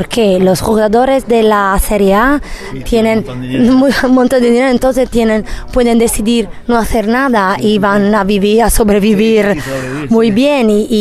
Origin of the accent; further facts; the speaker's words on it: Italy; Spanish is a second language; yo soy de Italia, entonces el fútbol, soccer, es algo que, el calcio, es algo que pertenece a la vida normal de cada persona